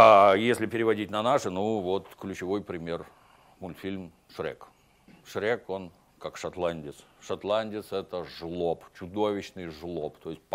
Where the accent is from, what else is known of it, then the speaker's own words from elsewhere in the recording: Kropyvnytskyi, Kirovohrad Oblast, Ukraine; born there; я вот родился в Советском Союзе в военном городке на Украине, в городе Кировограде. Далеко от Голливуда, очень.